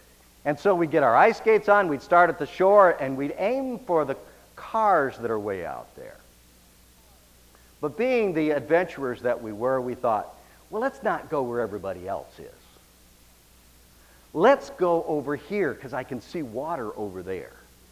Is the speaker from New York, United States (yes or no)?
no; Michigan, United States; I was raised in Michigan, and in Michigan, we were right on Lake Erie.